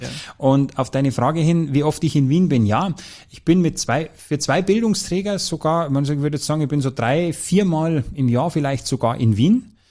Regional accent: Bavaria, Germany; und bei uns in Bayern ist Schmusen, ist Kuscheln.

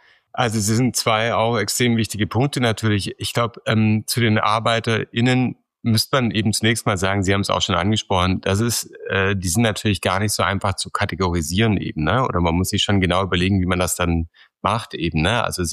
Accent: Baden-Württemberg, Germany; Sie haben Baden-Württemberg angesprochen, was mich persönlich auch sehr interessiert, weil ich komme aus der Gegend

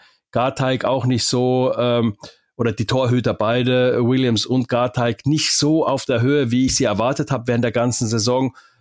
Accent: Finland; Wenn so diese kleinen Small-Market-Teams, wie man bei uns in Finnland sagt

